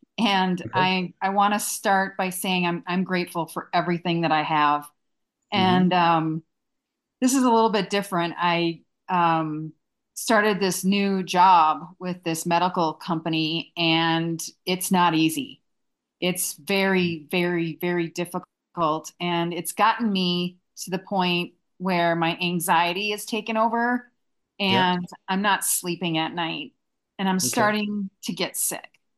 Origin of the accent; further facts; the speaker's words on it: Vail, Colorado, United States; I'm from Vail, Colorado.